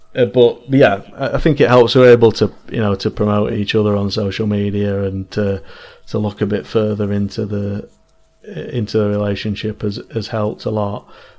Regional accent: Manchester, North West England, United Kingdom; obviously we're from Manchester

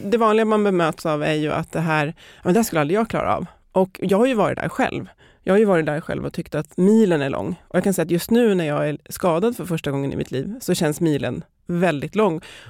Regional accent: Järfälla, Stockholm County, Sweden; jag är uppväxt i Jakan, så att det är ännu längre ut.

